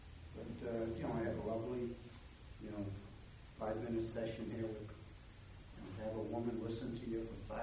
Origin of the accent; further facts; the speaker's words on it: Brockton, Massachusetts, United States; I say, I'm from Brockton.